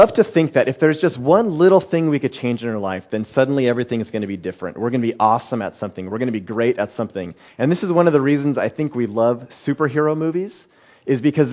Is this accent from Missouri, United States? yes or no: no; Colorado, United States; Well, I grew up in Colorado.